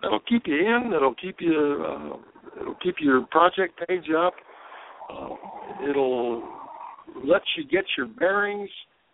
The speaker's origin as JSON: {"language": "English", "town": "North Myrtle Beach", "region": "South Carolina", "country": "United States", "said": "I'm from North Myrtle Beach, South Carolina"}